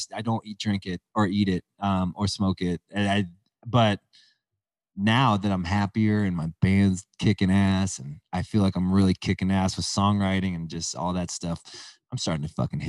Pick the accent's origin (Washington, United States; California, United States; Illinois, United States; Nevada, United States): California, United States; Calabasas; I'm from Calabasas, you know.